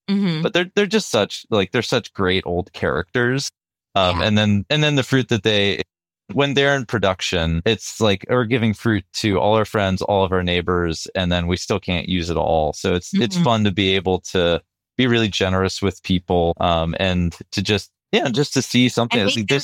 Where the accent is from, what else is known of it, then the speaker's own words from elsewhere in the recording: New Hampshire, United States; now in Washington, United States; I grew up in New Hampshire and now I'm here in Washington